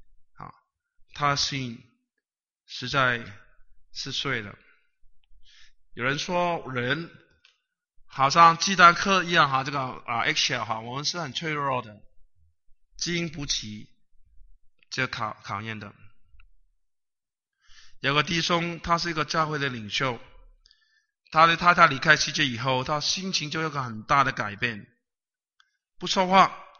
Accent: Guangdong, China; 我们广东人说就像一个死的猫哈

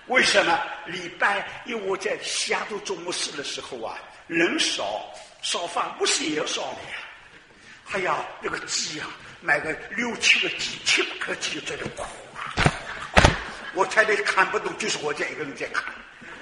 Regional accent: China; 我们中国人很可怜嘛

